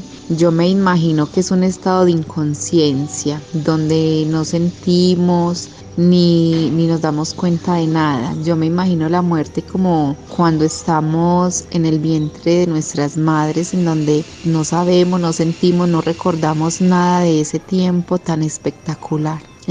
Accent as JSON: {"language": "Spanish", "town": "Girardota", "region": "Antioquia", "country": "Colombia", "said": "de La Brisa, sembrando saberes y cosechando historias, del municipio de Girardota, vereda Juan Cojo."}